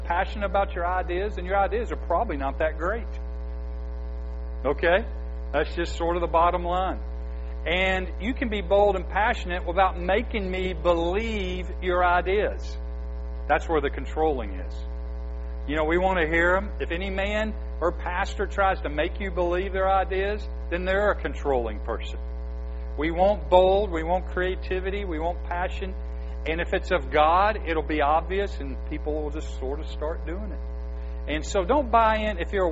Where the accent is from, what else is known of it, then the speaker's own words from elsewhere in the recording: Atlanta, Georgia, United States; I don't remember this because I grew up in Atlanta